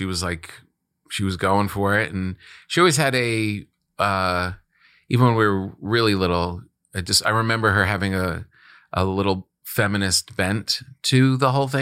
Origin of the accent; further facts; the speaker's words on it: New Jersey, United States; I grew up in New Jersey.